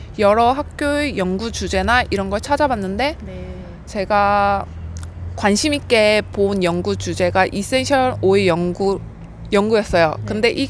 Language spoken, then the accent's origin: Korean; South Korea; moved away as an adult; now in Australia; 저희 농과대에서도 제가 딱 한국인으로서 딱 한 명 있어요.